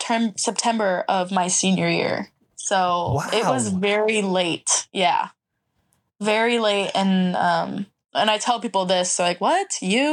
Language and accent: English; Tampa, Florida, United States; it was about 3 hours. I'm from Tampa.